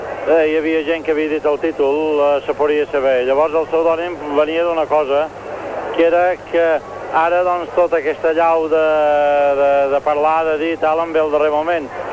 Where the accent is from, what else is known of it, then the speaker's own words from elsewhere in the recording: Balearic Islands, Spain; els mallorquins som una gent molt etnocèntrica, i el meu poble també.